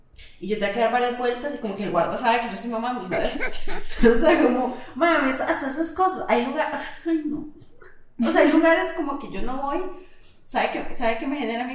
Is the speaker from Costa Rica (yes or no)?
yes; Costa Rica; now in Chile; yo llorando, yo es que yo soy de Costa Rica.